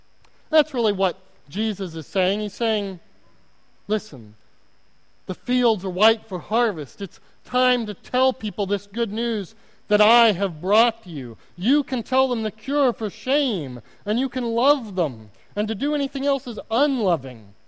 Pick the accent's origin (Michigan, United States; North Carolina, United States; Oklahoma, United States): Oklahoma, United States; accent: Oklahoma; My Oklahoma accent is really coming out right now.